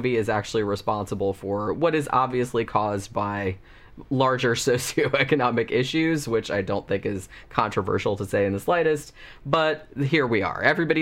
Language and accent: English; United States; Now, obviously, I grew up in the United States, but I was a kid during that same era.